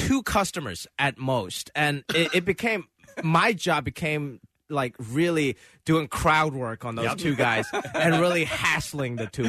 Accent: Hong Kong; born there; I was born in Hong Kong.

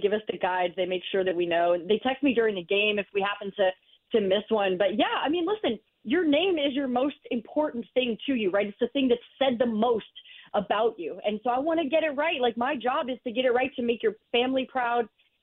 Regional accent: St. Louis, Missouri, United States; I always get excited when I get to talk to anybody in St. Louis, my hometown, and the place I grew up.

